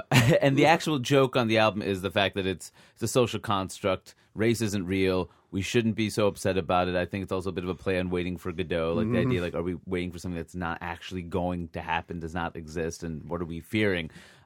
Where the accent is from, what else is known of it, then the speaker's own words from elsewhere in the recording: Queens, New York, United States; People think, you grew up in New York. You don't need to drive public transportation. I grew up in Queens. Everybody I know drives.